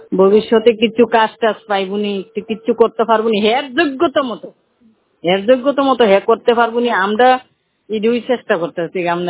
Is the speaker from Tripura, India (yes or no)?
yes; Agartala, Tripura, India; আমার বাড়ি আগরতলা শিবনগর, জয়গুরু pharmacy, West Tripura পশ্চিম ত্রিপুরা।